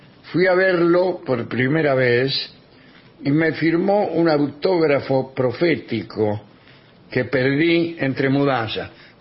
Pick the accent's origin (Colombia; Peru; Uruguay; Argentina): Argentina; Junín, Buenos Aires Province; de Junín, ahí tiene la respuesta